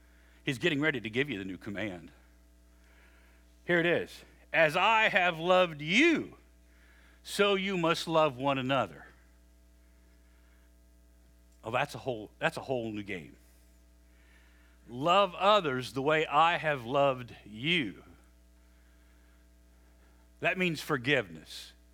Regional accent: West Virginia, United States; You know, I'm from West Virginia, but even I know a few things.

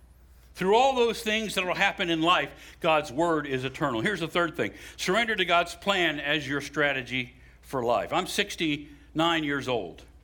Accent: United States; I'm an American. And I respect and appreciate the Constitution.

